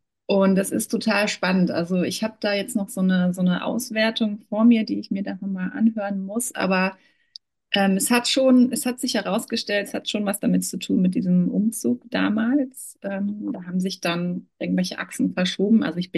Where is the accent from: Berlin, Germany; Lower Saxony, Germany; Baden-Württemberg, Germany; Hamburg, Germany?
Berlin, Germany; moved away; ich komme aus Berlin und meine Eltern sind damals mit uns noch vor dem Mauerfall rüber. Sie wurden quasi rausgeschmissen, kann man schon sagen.